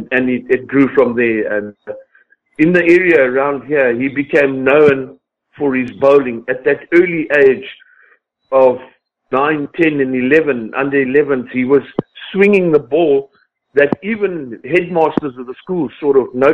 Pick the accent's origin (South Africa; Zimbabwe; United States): Zimbabwe; my first wife and I, Dale's mom and I, we come from Zimbabwe, or Rhodesia, Zimbabwe